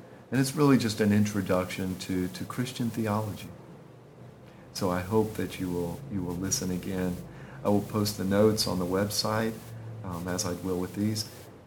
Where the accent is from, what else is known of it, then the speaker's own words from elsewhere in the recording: Georgia, United States; also born or lived in Columbus / Charlottesville / Woonsocket; I was born in Fort Benning, Georgia, because of the Vietnam War, and ended up, as you know, growing up in Georgia.